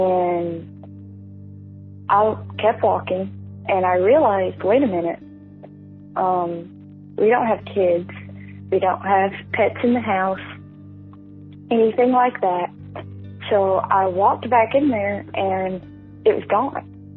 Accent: Alabama, United States; I'm from Alabama.

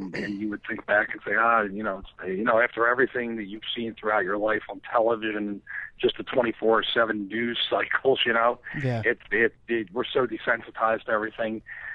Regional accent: Philadelphia, Pennsylvania, United States; I'm from Philly. I'm definitely I'm a Philly fan for life, but I'm more of an Eagles fan than a Phillies fan.

